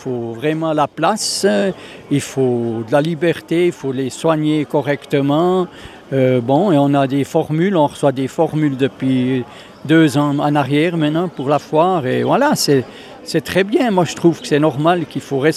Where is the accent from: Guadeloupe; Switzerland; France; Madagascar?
Switzerland; Villiers, Neuchâtel; Alors, moi, je viens du Val de Rue, de Villiers.